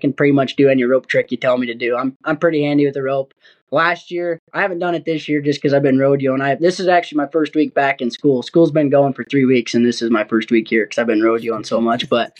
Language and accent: English; Gillette, Wyoming, United States; New Year's Eve Buck and Ball in Gillette, Wyoming. That's my hometown.